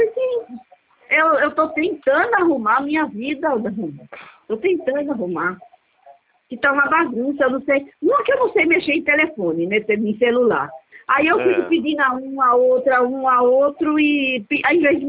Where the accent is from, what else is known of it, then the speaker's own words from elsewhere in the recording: Pernambuco, Brazil; also born or lived in São Paulo; sou daqui de Pernambuco, nasci aqui, mas morei 30 anos, 30 e poucos anos em São Paulo, né?